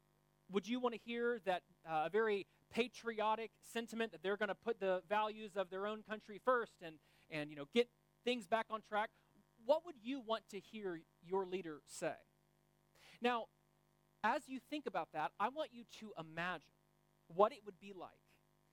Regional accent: United States; now in Belgium; And of course, my home country, America, we've had our elections.

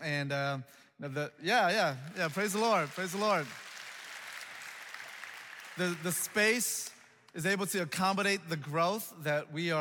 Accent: Antioch, Tennessee, United States; I'm actually from Middle Tennessee. I grew up in Antioch. I went to university at MTSU.

